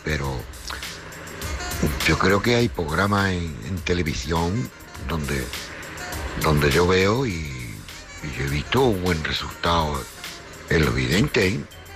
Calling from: Cádiz, Andalusia, Spain; Hola, buenas noches … … de Cádiz.

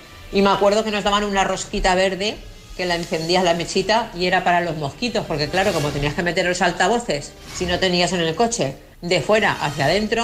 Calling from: Valencia, Valencian Community, Spain; de Valencia. Aquí todavía existe el cine de verano.

